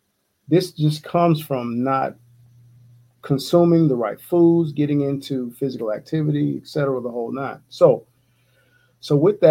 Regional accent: Atlanta, Georgia, United States; I was born and raised in East Atlanta, Georgia.

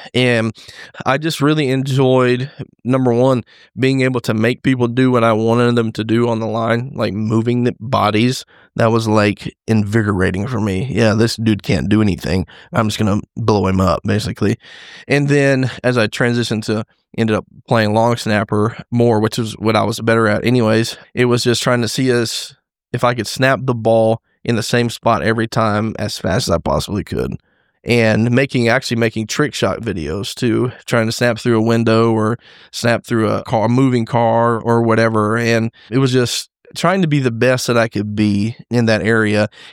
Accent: Jacksonville, Florida, United States; So I grew up in Jacksonville, Florida. My dad was a pastor.

